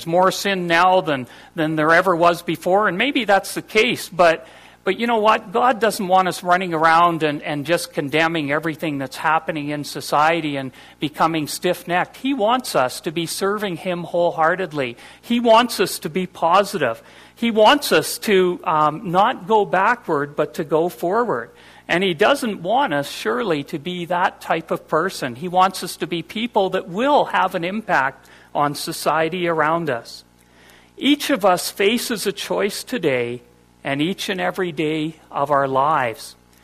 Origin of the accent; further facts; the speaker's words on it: Brandon, Manitoba, Canada; when I grew up in Brandon, Manitoba, 921 7th Street